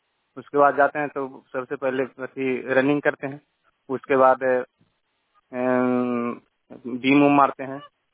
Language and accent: Hindi; Madarpur, Bihar, India; ग्राम Madarpur, post भोगी, थाना हिलसा, जिला नालंदा, पंचायत कमता के मूल निवासी हूँ।